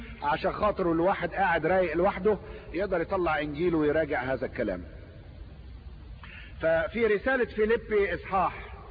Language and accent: Arabic; Egypt; انتوا عارفين دود الاز، احنا عندنا في مصر بيربوه العيال كده في المدارس